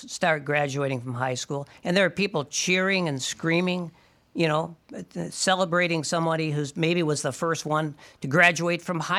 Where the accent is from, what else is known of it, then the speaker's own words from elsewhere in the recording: St. Paul, Minnesota, United States; You know, I grew up in St. Paul, but I wasn't, you know, far from Highland Park.